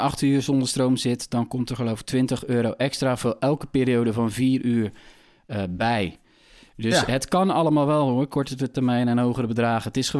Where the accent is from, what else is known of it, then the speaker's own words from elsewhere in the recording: Netherlands; dat wij relatief veel geld betalen. Als Nederlanders voor onze internetverbinding